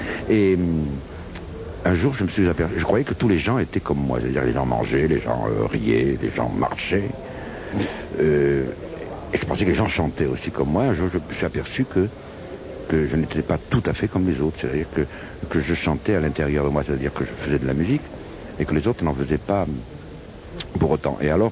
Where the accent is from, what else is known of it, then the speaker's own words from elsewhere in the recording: Monaco; Moi, je suis monégasque, on ne me demande jamais de venir chanter ici. Je ne chante jamais dans mon pays.